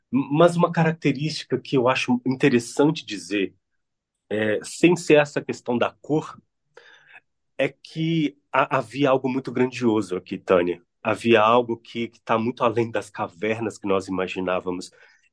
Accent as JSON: {"language": "Portuguese", "town": "Pedro Leopoldo", "region": "Minas Gerais", "country": "Brazil", "tie": "born or raised there", "said": "ele foi descoberto em Pedro Leopoldo, que é a minha cidade natal."}